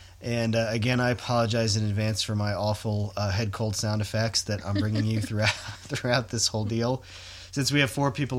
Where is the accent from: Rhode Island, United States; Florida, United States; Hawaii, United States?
Florida, United States; Miami; and I grew up with him, and I know him fairly well, and I know Jeb sort of fairly well, too, down because we're all from Miami.